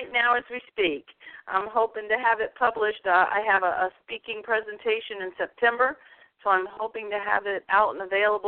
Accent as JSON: {"language": "English", "town": "Homestead", "region": "Florida", "country": "United States", "tie": "born there", "said": "I was born in Homestead, Florida"}